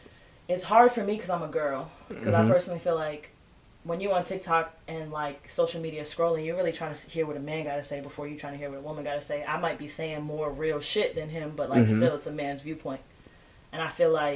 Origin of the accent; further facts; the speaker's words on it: New York, United States; So, being that we're from New York, and, like, we're known as, like, the fashion staple of the world.